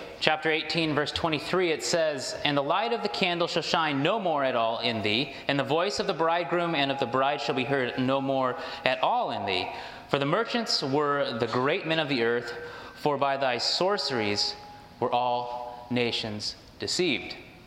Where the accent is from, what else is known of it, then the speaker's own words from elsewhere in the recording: Bozeman, Montana, United States; I am from Bozeman, Montana